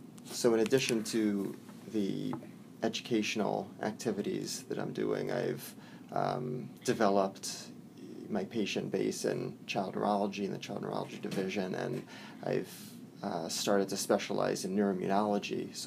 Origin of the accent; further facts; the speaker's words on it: Long Island, New York, United States; now in Rochester, United States; I'm from Long Island, and I came up to this area for college. I went to a college in SUNY Geneseo, and after that went back down to NYU